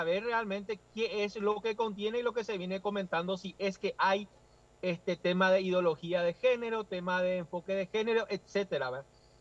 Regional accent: Alto Paraná, Paraguay; Nosotros somos de Alto Paraná. Alto Paraná está muy preocupado y está muy ocupado, ¿verdad?

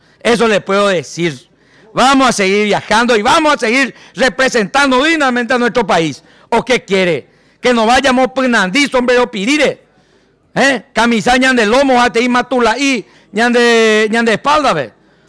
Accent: Paraguay; ¿Qué es el Paraguay? Somos un país de cuarta.

